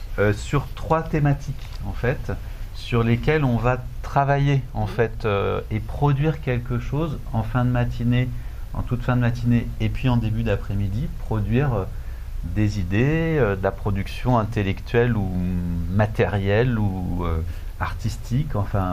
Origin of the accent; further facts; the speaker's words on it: France; c'est parce qu'on est Français